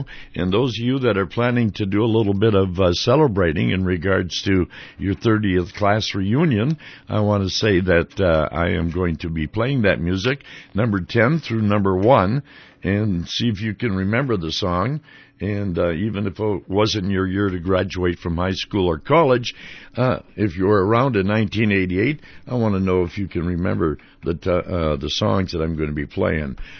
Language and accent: English; St. Paul, Minnesota, United States; I'm from St. Paul.